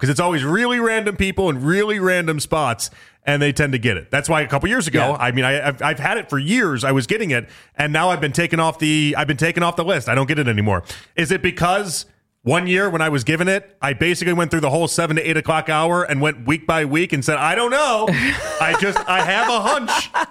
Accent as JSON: {"language": "English", "town": "Cleveland", "region": "Ohio", "country": "United States", "said": "you always see Clevelanders everywhere because always wear our T-shirts that say we're from Cleveland."}